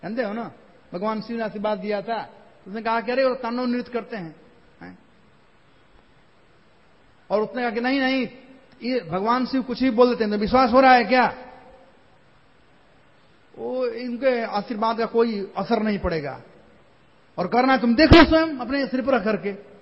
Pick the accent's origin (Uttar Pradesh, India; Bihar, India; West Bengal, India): Bihar, India; कहा जाता है हमारे यहां बिहार में पेट पोछवा